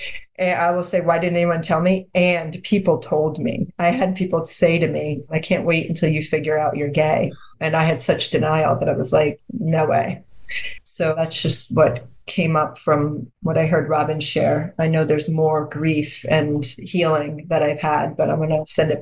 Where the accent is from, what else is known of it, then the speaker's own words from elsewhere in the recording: New Hampshire, United States; I grew up in New Hampshire, and I would lay in the woods under these pine trees